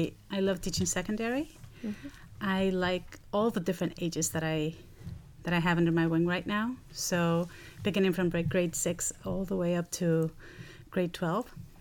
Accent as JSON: {"language": "English", "country": "El Salvador", "said": "I am from El Salvador."}